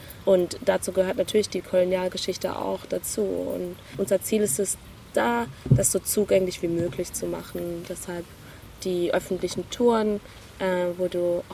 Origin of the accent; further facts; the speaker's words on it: Germany; Ich bin ja auch in Deutschland aufgewachsen